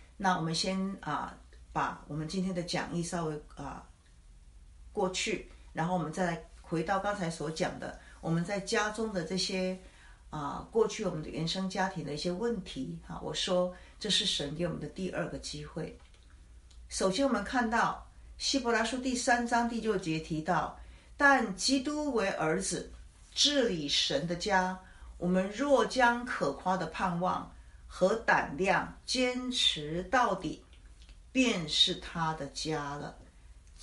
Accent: China; 因为我们中国人应该最有这种观念，认祖归宗。

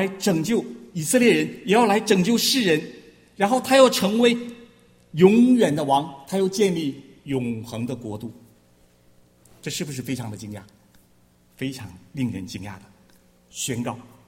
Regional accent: Harbin, Heilongjiang, China; 就像我的家乡哈，我就回到哈尔滨去了

